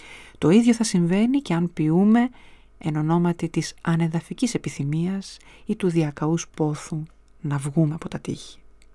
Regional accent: Greece; Είμαι Ελληνίδα, όπως ο Γάλλος είναι Γάλλος, όπως όλοι μας είμαστε αυτό που είμαστε

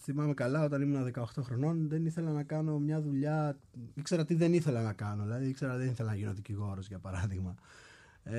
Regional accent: Makri, Eastern Macedonia and Thrace, Greece; μεγάλωσα δίπλα στη γη, κατάγομαι από την Αλεξανδρούπολη, συγκεκριμένα από το χωριό της Μάκρης

